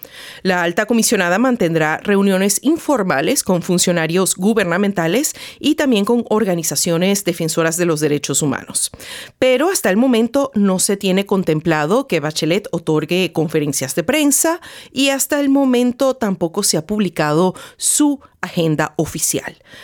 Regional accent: Chile; como hija de una víctima del régimen de Pinochet y como chilena

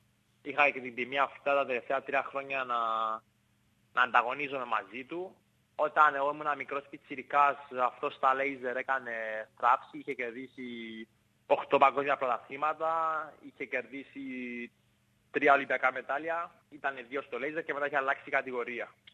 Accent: Cyprus; μεγάλωσα εδώ στις Άσεις της Κύπρου

